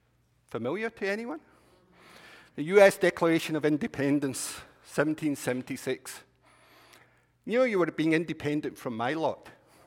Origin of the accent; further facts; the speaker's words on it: Scotland, United Kingdom; Now, I'm Scottish. We don't do happiness. We're kind of grumpy.